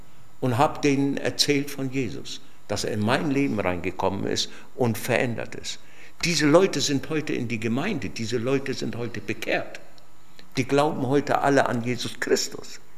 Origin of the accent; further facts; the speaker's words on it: Nuremberg, Bavaria, Germany; Und ich bin ja aus Mittelfranken, aus Nürnberg, Fürth, komme ich ja gebürtig her. Und da bin ich ja auch aufgewachsen.